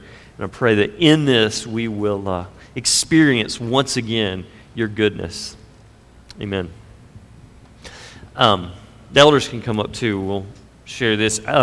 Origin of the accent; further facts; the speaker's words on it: the South, United States; This won't be as relevant to you, but I grew up in the South. I got a few other Southerners here.